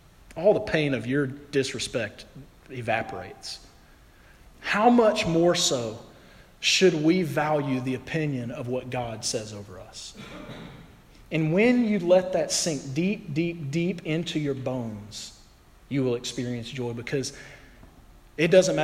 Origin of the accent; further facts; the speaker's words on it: the South, United States; Your accent makes you sound stupid. I know, I'm from the South.